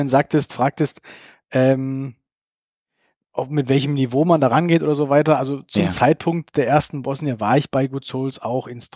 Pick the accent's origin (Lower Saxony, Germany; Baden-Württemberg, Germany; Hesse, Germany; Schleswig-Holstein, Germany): Baden-Württemberg, Germany; Freiburg; also born or lived in Berlin; Also geboren bin ich in Berlin, aber das ist eigentlich nicht so aussagekräftig. Ich bin recht früh, Familiengeschichte, aufgewachsen bin ich tatsächlich in Freiburg. Also schon auch Baden-Württemberg, ganz links unten